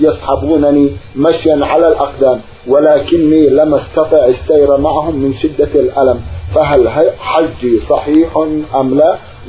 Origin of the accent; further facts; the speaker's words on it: Saudi Arabia; أنا مواطن سعودي وقد حجيت